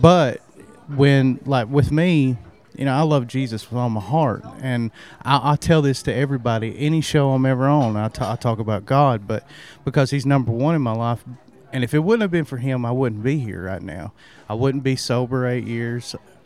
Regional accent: South Pittsburgh, Tennessee, United States; now in Nashville, United States; I'm from a little town called South Pittsburgh, Tennessee. I live there growing up most of my life, you know, and then I had to make a change, ended up moving to Nashville

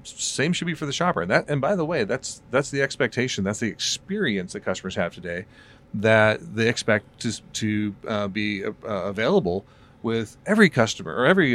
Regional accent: Seattle, Washington, United States; It made me think a little bit about, I'm from Seattle.

